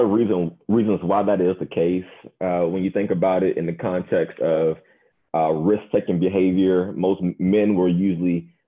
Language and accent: English; Winnsboro, South Carolina, United States; grew up, born and raised in Winsboro, South Carolina. USC Aiken for undergrad, went to MUSC for medical school, Duke University for residency.